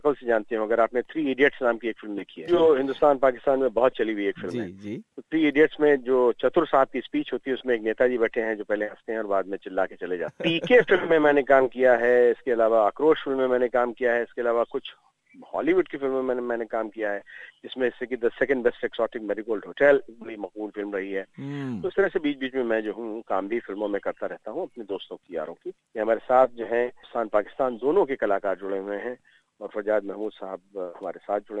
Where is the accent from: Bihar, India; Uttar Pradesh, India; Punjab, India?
Uttar Pradesh, India; Lucknow; मैं basically national school of drama से हूँ, उसके बाद में मैं जर्मनी पढ़ने पढ़ाने के लिए गया था, लखनऊ का रहने वाला हूँ